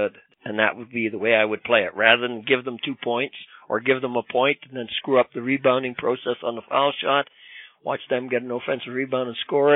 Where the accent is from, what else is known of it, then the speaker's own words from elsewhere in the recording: Canada; That's kind of being a Canadian, I guess.